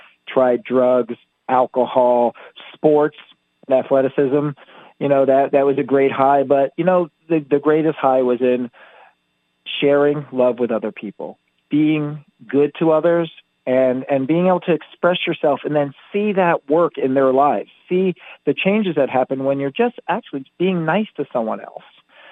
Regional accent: Asheville, North Carolina, United States; I just started making big, bold signs and posting them all over the place in my hometown, which was Asheville, you know, at the time.

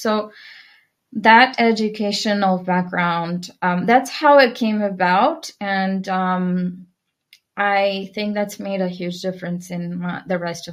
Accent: Mumbai, Maharashtra, India; I was born in Mumbai, India. And I grew up in India.

